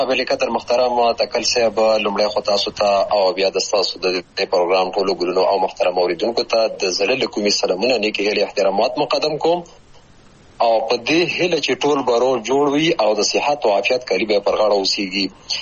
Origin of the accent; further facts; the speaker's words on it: Khyber Pakhtunkhwa, Pakistan; هغه 1940 کال و چې زه په همدې ولسوالۍ کې پیدا شوم، د بابو خیلو نیمې ځای کې چې دا هم همدغه ته هم جوار ولسوالۍ ده، د ښکته پښتونخوا هغه ولسوالۍ چې د ډیورن کرخې سره جوخته پرته ده